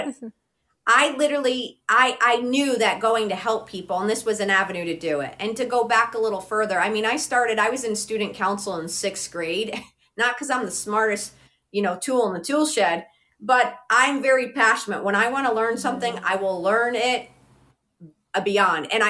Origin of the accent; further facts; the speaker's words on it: Connecticut, United States; So I grew up in Connecticut. My family's pretty much all Connecticut and New York, and I have cousins in Jersey. So we're pretty much the tri-state area and an Italian family.